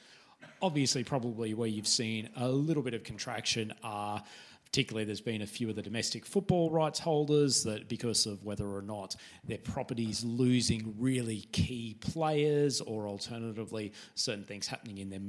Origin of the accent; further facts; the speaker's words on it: Australia; my home country, Australia